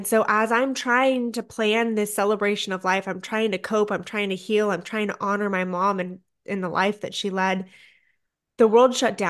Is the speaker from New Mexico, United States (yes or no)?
no; California, United States; I'm a Californian at heart. So I understand earthquakes, and that's exactly what it felt like.